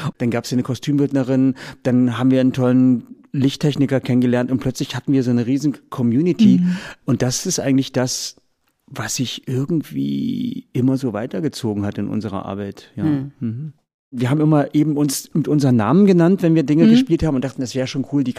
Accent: Schönebeck, Saxony-Anhalt, Germany; Aus Schönebeck an der Elbe, südlich von Magdeburg.

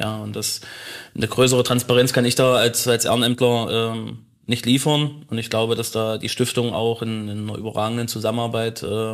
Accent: Bernburg, Saxony-Anhalt, Germany; ist eine Bernburgerin, wo ich herkomme

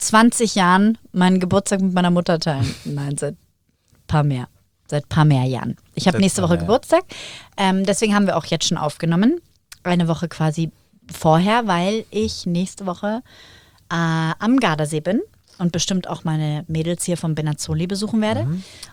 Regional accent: Germany; also born or lived in Northern Italy; eigentlich bin ich Deutsche, aber ich habe halt in Norditalien gelebt und da auch viel gearbeitet und habe aber hauptsächlich, also da viel mit Süditalienern, die italienische Sprache gelernt

